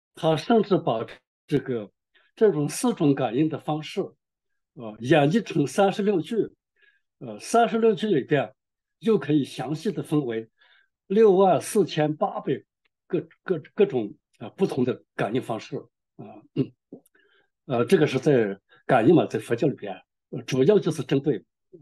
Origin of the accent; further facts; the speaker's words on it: China; 这个我们中国人传统这个经验呢。也很多